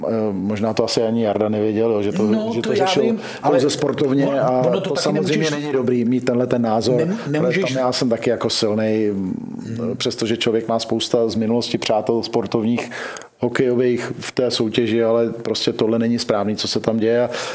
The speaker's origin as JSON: {"language": "Czech", "town": "Litoměřice", "region": "Ústí nad Labem Region", "country": "Czechia", "said": "já jsem z Litoměřic, přišel jsem do Kladna"}